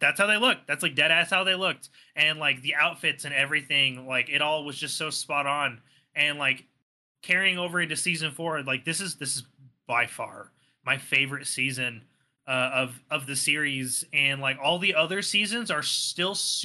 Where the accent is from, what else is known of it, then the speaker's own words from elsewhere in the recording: California, United States; I have vivid memories of buildings that look exactly like that where I grew up in California.